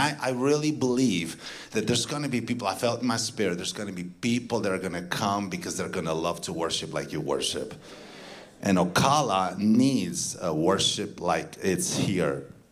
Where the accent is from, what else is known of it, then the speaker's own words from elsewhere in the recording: Transylvania, Romania; first language Romanian; English is a second language; I hope you understand my accent. You know, I come from Transylvania. I may, hope I don't, you know, start speaking in Romanian here.